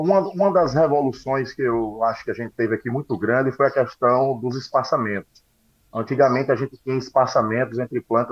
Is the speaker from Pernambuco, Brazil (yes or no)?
yes; Petrolina, Pernambuco, Brazil; eu sou nascido e criado aqui na região do Vale São Francisco, eu sou daqui de Petrolina, tenho 50 anos